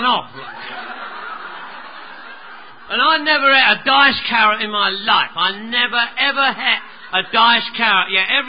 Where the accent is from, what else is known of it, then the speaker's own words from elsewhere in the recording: Phoenix, Arizona, United States; from Phoenix.